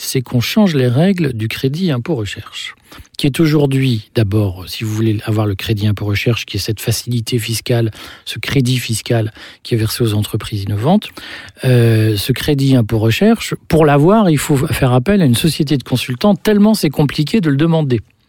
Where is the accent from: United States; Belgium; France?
Belgium; Flanders; Alors, moi je suis flamand